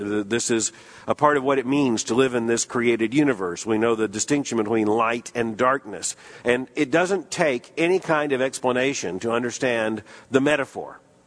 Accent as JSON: {"language": "English", "region": "Florida", "country": "United States", "tie": "born or raised there", "said": "Now, if you're a little boy growing up in Florida, fairly rural community, having a single elderly lady next door named Miss Van Eiderstein was just great."}